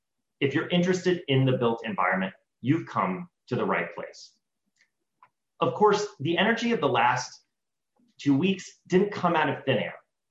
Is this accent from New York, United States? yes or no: no; Florida, United States; Regular flooding, like in my home state of Florida